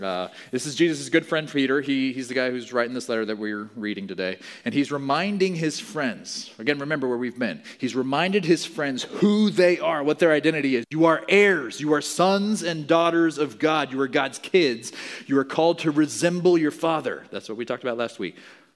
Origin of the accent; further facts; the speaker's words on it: Mozambique; I grew up in Mozambique in Africa. My folks were missionaries there.